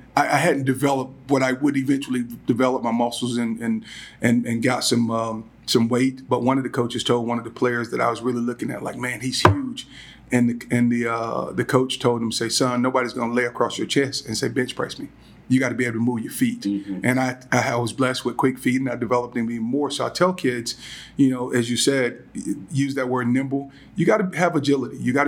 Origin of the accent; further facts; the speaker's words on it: Georgia, United States; so my background is I grew up in Southeast Georgia, went to Georgia Southern University, played football after only 1 year of high school football.